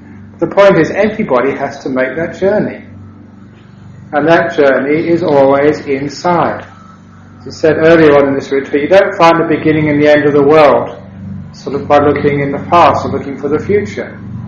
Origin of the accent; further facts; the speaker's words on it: London, United Kingdom; Obviously, growing up in London, you know, mostly Christian culture, I was really also interested in this idea of like God.